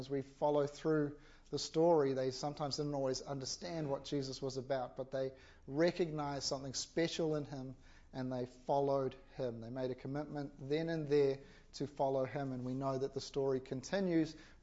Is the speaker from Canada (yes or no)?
no; South Africa; growing up in South Africa, fairly conservative culture and stuff like that, and respect and stuff is quite high. And I'm not from a Christian family